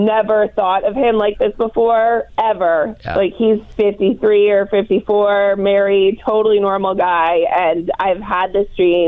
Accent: New Jersey, United States; So, I'm from New Jersey.

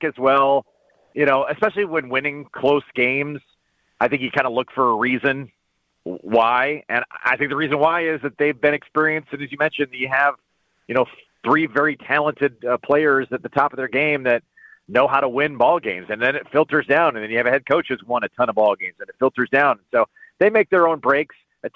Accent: Kansas City, Missouri, United States; and again, I'm coming from Kansas City, but I think it's a very likable bunch.

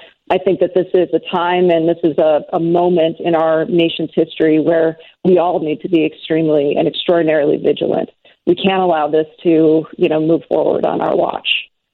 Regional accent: Minnesota, United States; moved away as an adult; now in Alaska, United States; Yeah, well, I grew up in Minnesota, and I've always enjoyed, you know, fishing with my dad

